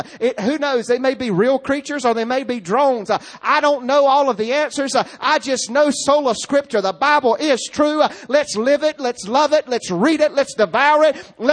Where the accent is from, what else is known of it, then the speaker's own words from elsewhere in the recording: Rocky Mount, North Carolina, United States; born there; I was born in Rocky Mount. I had nothing to do with it. I just popped out at Nash General Hospital in 1971.